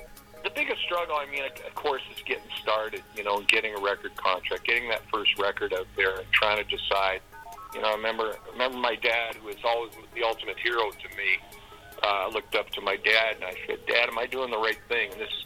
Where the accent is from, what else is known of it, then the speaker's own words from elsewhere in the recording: Lynn Lake, Manitoba, Canada; born there; up to my hometown where I was born, Lynn Lake.